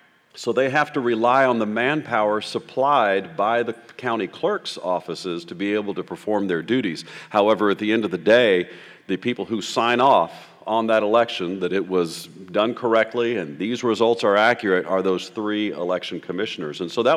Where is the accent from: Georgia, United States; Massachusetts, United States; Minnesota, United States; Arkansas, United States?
Arkansas, United States; North Little Rock; I'm from North Little Rock, Arkansas.